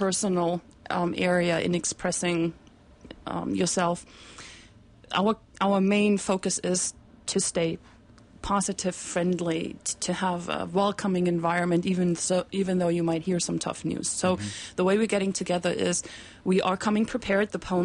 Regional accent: Germany; I grew up in Germany, and the schooling system in Germany very much includes poetry in the curriculum in high school, very early on.

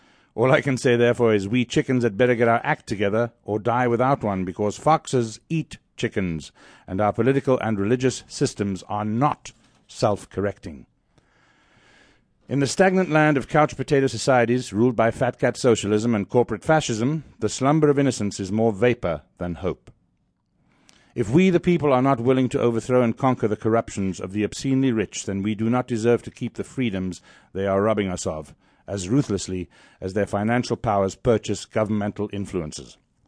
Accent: South Africa; now in United States; I grew up in South Africa and had no television until I came to the States.

